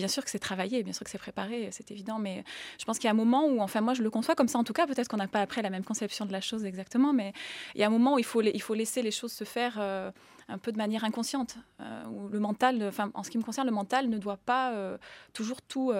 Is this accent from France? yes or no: yes; France; Je suis française, j'ai pas particulièrement d'origine étrangère.